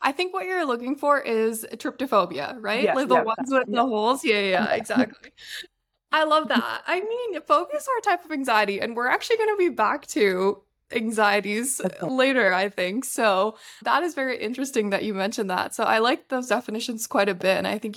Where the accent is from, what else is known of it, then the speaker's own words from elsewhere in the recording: Montreal, Quebec, Canada; also born or lived in Brampton, Ontario / London, Ontario; now in Boston, United States; I've been born and raised in Canada. So between Montreal, Quebec, but also Brampton, Ontario, I spent a lot of my years. Then I moved to London, Ontario, just about 2 hours south of Toronto.